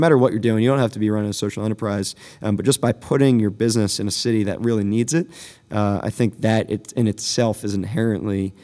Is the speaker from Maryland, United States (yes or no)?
yes; Baltimore, Maryland, United States; So Baltimore is my hometown. You know, I'm born and raised just outside the city and technically in the county. But, you know, I consider Baltimore my hometown.